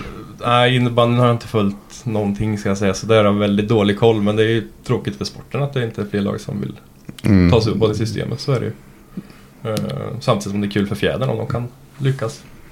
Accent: Duntis, Östergötland, Sweden; Jag är uppvuxen i Duntis på andra sidan berget, så man är ju van med det så

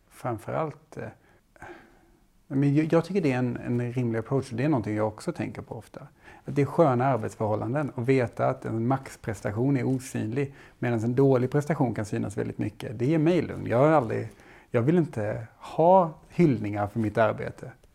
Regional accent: Skåne, Sweden; tyvärr jag är från Skåne.

